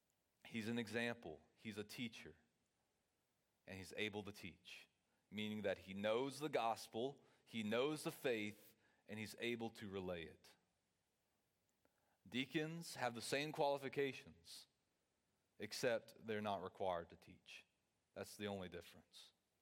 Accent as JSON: {"language": "English", "town": "Ville Platte", "region": "Louisiana", "country": "United States", "tie": "born or raised there", "said": "Growing up in First Baptist Ville Platte, it's such a blessing."}